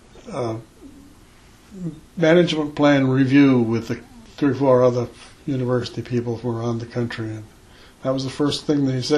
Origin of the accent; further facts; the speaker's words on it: New Hampshire, United States; I grew up in New Hampshire, all the way up through junior and high school, and spent a lot of time outdoors. I lived in smaller cities.